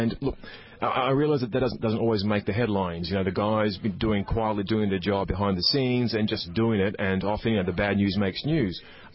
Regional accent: Queensland, Australia; born there; moved away as an adult; I was born in Australia in a small town in Queensland.

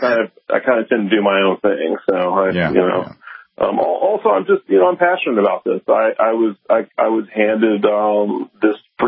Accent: Louisiana, United States; also born or lived in Boston / Chicago / San Francisco; now in Austin, United States; And so I got a good dose of that growing up in South Louisiana. And I have kept it with me. And I've lived in Boston and Chicago and San Francisco.

